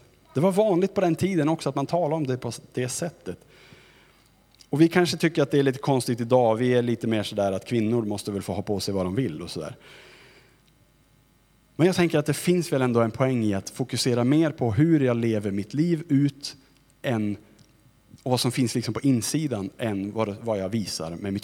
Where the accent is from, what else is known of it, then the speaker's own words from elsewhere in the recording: Sweden; Ibland kan jag ju som svensk pastor önska att det var någon som störde ordningen lite mer.